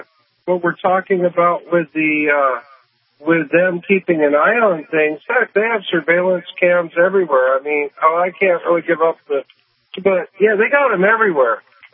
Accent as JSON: {"language": "English", "region": "California", "country": "United States", "said": "No, but I come from Silicon Valley."}